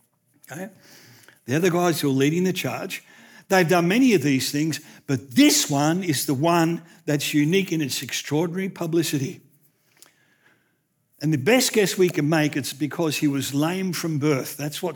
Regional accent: Australia; I no longer see myself as primarily Australian.

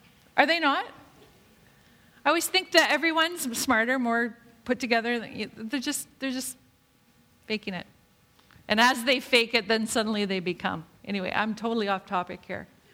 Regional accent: Canada; And really, as women, that really holds us back from leadership hugely. We're women and we're Canadian.

